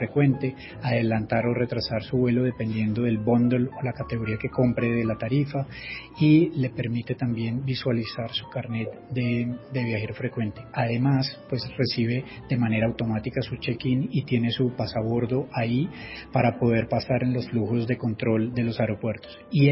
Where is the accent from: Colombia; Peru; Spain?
Colombia; nosotros como colombianos y colombiano que soy